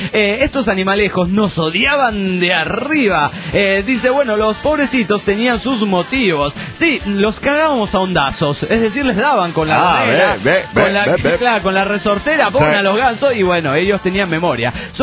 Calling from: Caracas, Capital District, Venezuela; de Caracas, Venezuela.

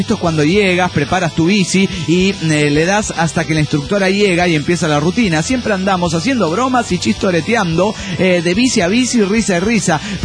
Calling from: Trelew, Chubut, Argentina; de Trelew, Argentina.

